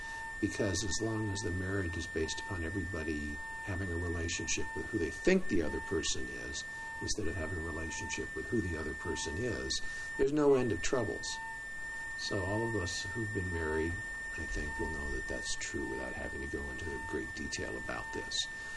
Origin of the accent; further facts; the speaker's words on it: Los Angeles, California, United States; I grew up in Los Angeles surfing.